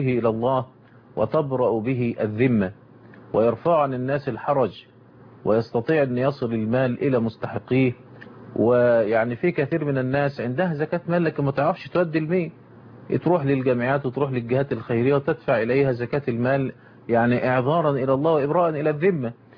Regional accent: Egypt; بتذهب عندنا في مصر إلى بيت إلى بنك نصر الاجتماع.

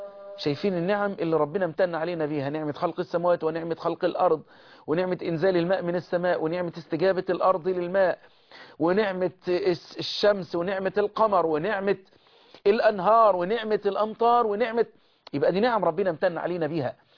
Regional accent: Egypt; اللهم احفظ بلدنا مصر

